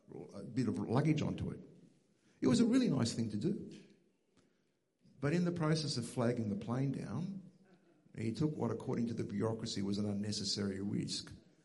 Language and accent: English; Australia; as an Australian, as a realist, I'm pretty cynical about our politicians.